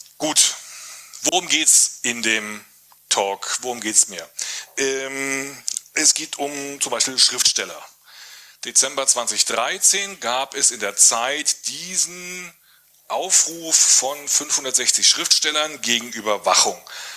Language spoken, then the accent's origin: German; Stuttgart, Baden-Württemberg, Germany; Ich komme aus Stuttgart.